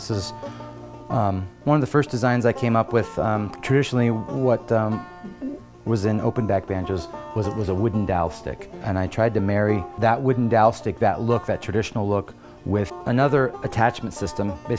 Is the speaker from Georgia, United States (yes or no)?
no; California, United States; I'm from Northern California, which is where I started my banjo company.